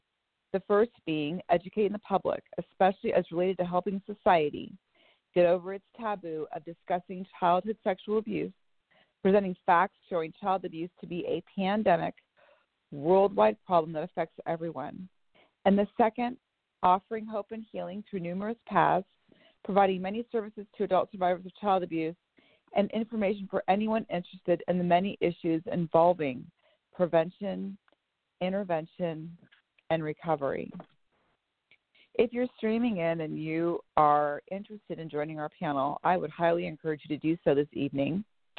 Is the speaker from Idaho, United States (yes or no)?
no; Bellevue, Washington, United States; I am from Bellevue, Washington.